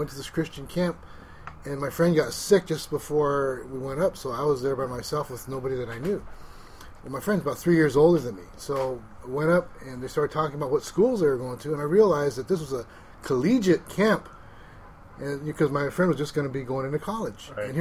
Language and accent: English; East Los Angeles, California, United States; Well, I was born and raised in East L.A., you know, so it was a whole different thing.